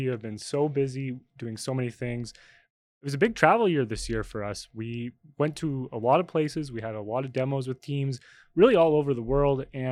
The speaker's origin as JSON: {"language": "English", "country": "Canada", "said": "We're from Canada, obviously."}